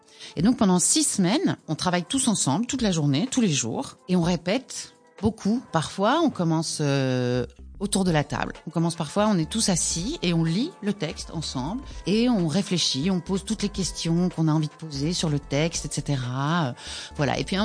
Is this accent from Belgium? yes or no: yes; La Louvière, Wallonia, Belgium; Mais j'ai commencé à l'académie de ma ville, parce que je viens de la Louvière.